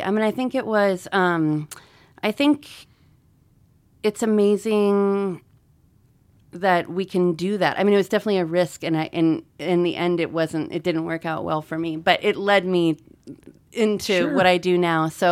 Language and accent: English; Missoula, Montana, United States; also born or lived in Albuquerque; Yeah. I'm from Missoula. I wasn't born here. I was born in a school bus. My parents lived in the school bus. They were traveling the United States, and I was born in Albuquerque, New Mexico.